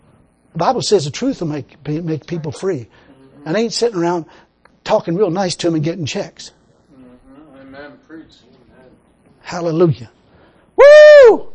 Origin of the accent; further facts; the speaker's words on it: United States; I'm an American. I got to be born and raised in this country.